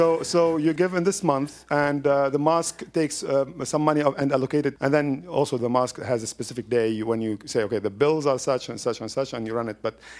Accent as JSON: {"language": "English", "town": "Minneapolis", "region": "Minnesota", "country": "United States", "also_born_or_lived": "Lebanon", "said": "I'm from Minneapolis, originally okay. From Lebanon."}